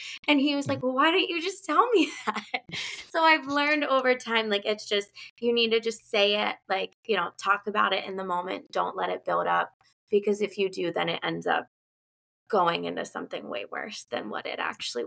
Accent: Pittsburgh, Pennsylvania, United States; now in Charlotte, United States; I'm from Pittsburgh, but our school is in Pittsburgh. So we were there for a little period of time. When I graduated, I took myself down to Charlotte

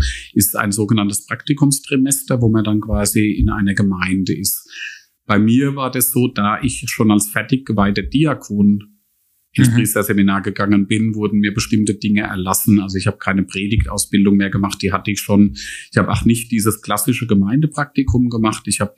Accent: Aschaffenburg, Bavaria, Germany; born there; Ich bin gebürtig von Aschaffenburg.

